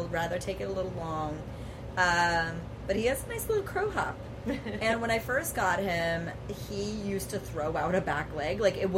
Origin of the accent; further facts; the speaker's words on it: New Jersey, United States; I miss it because I grew up in New Jersey, and a lot of my friends' parents were from, you know, Peru, Uruguay, like different places, Puerto Rico.